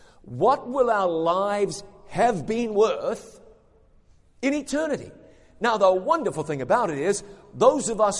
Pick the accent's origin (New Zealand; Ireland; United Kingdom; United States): New Zealand; when I go home to my home country of New Zealand, the very first place I go is the cemetery.